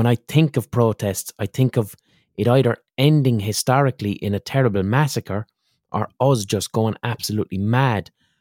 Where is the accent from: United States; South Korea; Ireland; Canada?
Ireland; as an Irish person, I almost feel queasy, or I feel like I'm being bold or doing something wrong by using my podcast to ask people to go to a protest.